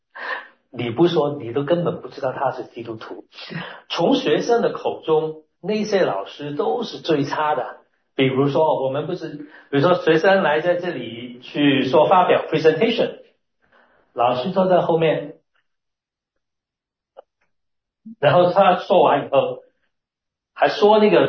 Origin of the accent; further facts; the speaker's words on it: Hong Kong; 我在香港里面呢，我们香港人都很希望，因为经常有台风嘛